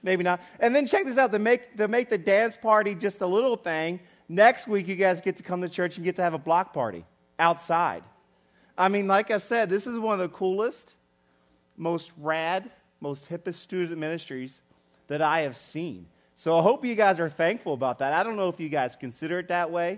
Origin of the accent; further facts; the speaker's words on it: West Virginia, United States; Plus, I'm from West Virginia, and the only dancing we really do is country line dance.